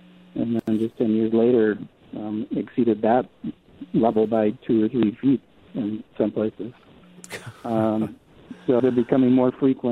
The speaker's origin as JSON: {"language": "English", "region": "Wisconsin", "country": "United States", "tie": "born or raised there", "said": "Yeah, I grew up in LaCrosse County, small dairy farm. Typical 160-acre, 40-cow dairy farm, youngest of 10 kids."}